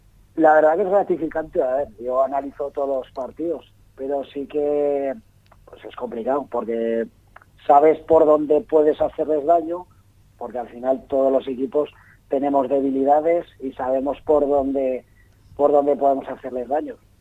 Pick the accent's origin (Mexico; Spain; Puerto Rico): Spain; Almudévar, Aragon; gente como yo, que somos de Almudévar, de un pueblo de 3.000 habitantes